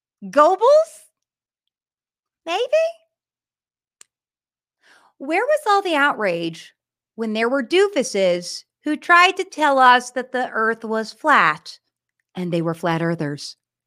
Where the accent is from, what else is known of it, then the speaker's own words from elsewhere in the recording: Oakland, California, United States; I grew up in Oakland.